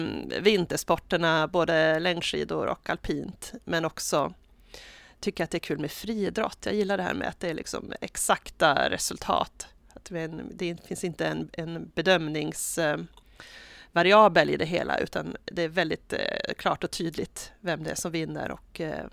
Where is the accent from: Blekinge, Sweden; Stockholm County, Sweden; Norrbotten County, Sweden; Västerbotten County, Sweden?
Norrbotten County, Sweden; Boden; Jag är från Boden och där är det 31% av de arbetande som pendlar till jobben. De flesta pendlar till Luleå, precis som jag.